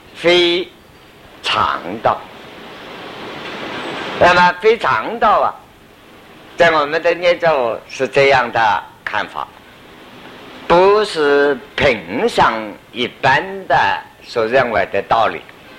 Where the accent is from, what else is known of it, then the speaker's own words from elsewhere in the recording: China; 我们中国人现在叫它手表